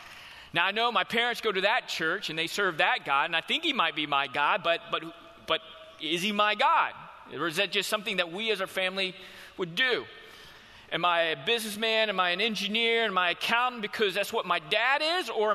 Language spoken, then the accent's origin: English; Houston, Texas, United States; That was from my house in Houston, growing up in Houston. It was a 10.5-hour drive to Lubbock, Texas, to Texas Tech University.